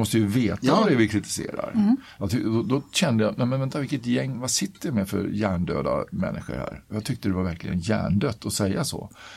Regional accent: Sweden; Nå så in i helskotta över att jag var svensk. Jag är så glad att jag är svensk.

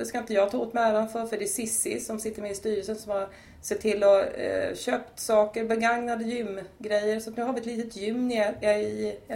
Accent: Tyresö, Stockholm County, Sweden; jag är född och uppvuxen i Tyresö. Det känns lite fånigt för att jag har bott i Tyresö hela mitt liv faktiskt.

